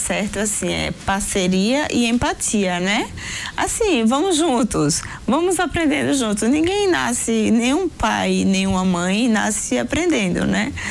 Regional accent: Northeast Region, Brazil; nós somos do Nordeste

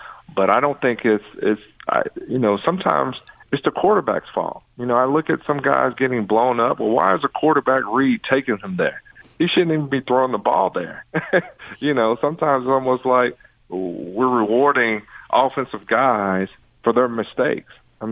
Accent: Atlanta, Georgia, United States; growing up in Atlanta, the run and gun, we had a bunch of little guys dominating the game.

